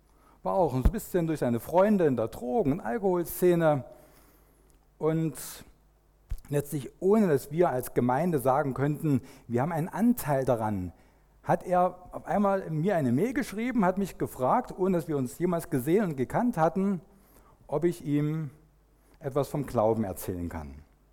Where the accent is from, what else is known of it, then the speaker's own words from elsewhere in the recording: Cottbus, Brandenburg, Germany; dann kommt man dort an, wo ich herkomme, aus Cottbus. Ganz an der polnischen Grenze.